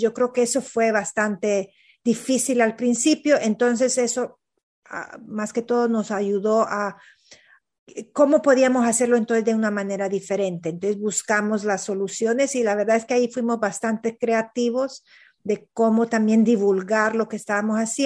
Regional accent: Honduras; especialmente para la mujer hondureña o nosotros como mujeres y como latinoamericanas, es nunca olvidarnos de nuestra inteligencia cultural y de dónde venimos

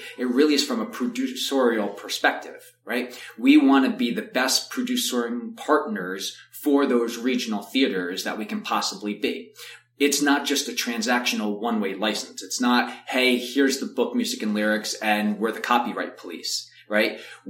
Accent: New York, United States; And then I decided I'm from New York to come back to New York.

